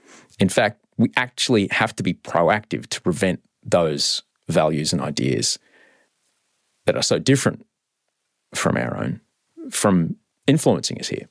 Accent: Australia; also born or lived in United States; I came back to my home country of Australia

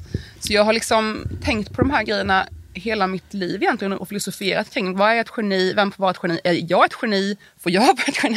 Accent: Värnamo, Jönköping County, Sweden; när jag växte upp i Värnamo och läste mycket böcker hela min uppväxt

